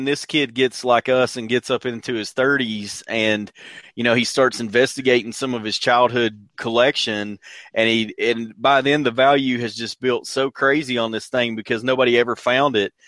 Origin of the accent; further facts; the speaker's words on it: Deep South, United States; accent: Southern; if you can tell by my accent, we are in the deep south.